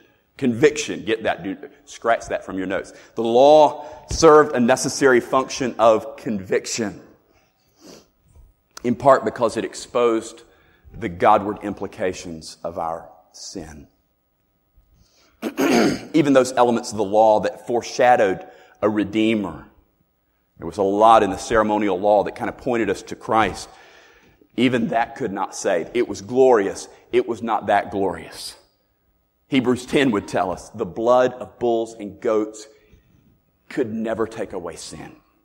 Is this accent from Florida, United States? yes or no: yes; Florida, United States; I grew up in Florida. My favorite beach to visit when I was growing up was a place called Bean Point. It was on Anna Maria Island.